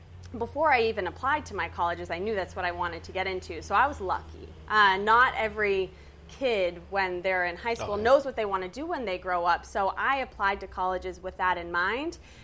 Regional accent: New Hampshire, United States; I'm from New Hampshire, so I'm from the Northeast.

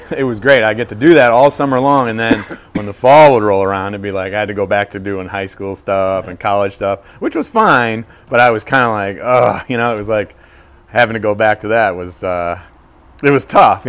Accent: Saratoga, New York, United States; But I grew up here in Saratoga, born and raised on the west side of town over by the high school. Went to Division Street School, Saratoga High, walked to school every day.

